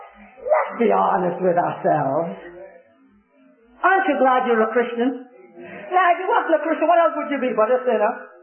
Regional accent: England, United Kingdom; moved away; I remember when I came from England in 1949, this sweet little girl said to me

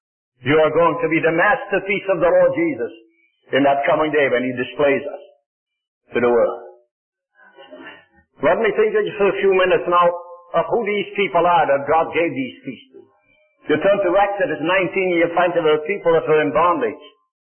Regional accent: Netherlands; born there; English is a second language; moved away as an adult; As you know, no doubt, I was born in the Netherlands. I lived in the Netherlands for 23 years.

